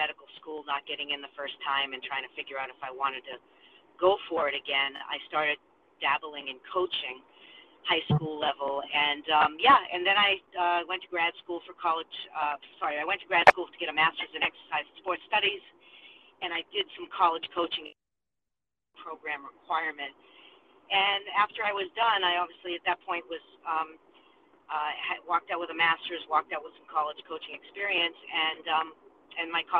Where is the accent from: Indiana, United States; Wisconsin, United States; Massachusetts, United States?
Massachusetts, United States; Boston; My hometown is Boston